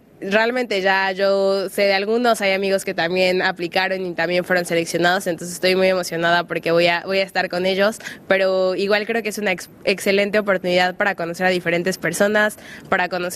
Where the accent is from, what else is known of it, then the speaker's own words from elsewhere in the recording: Puebla, Mexico; moved away as an adult; now in France; Ya delatada por el acento, soy mexicana, soy poblana del centro del país. Muchos saludos por allá. Bueno, tengo 26 años, espero que todavía sea muy joven. Y yo llegué a Francia hace 3 años